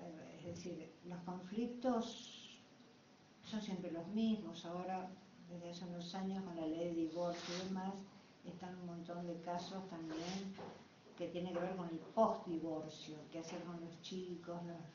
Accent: Buenos Aires, Argentina; Ayer yo soy de Buenos Aires, en los tribunales de Buenos Aires.

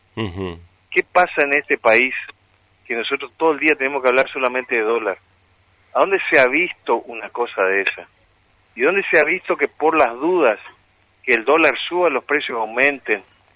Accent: Argentina; La verdad, sufro una gran desilusión como argentino en ese sentido, ¿no?

